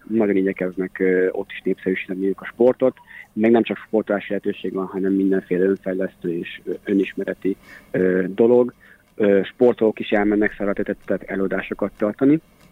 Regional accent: Hajdúböszörmény, Hajdú-Bihar, Hungary; azt én annól azért találtam meg, mert Hajdúpösszeményből származom

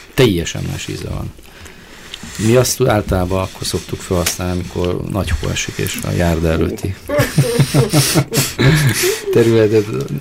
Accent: Maldon, East of England, United Kingdom; Igen, Angliából származom. Maldon a településnek a neve, ahonnan származik.

